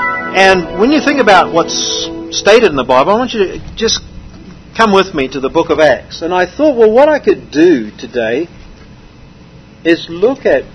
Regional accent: New Zealand; Now, I come from New Zealand.

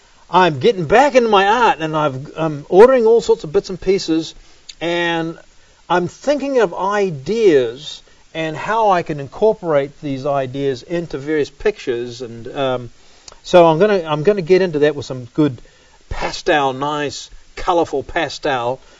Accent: New Zealand; because as a kid growing up in New Zealand, the beach was always close.

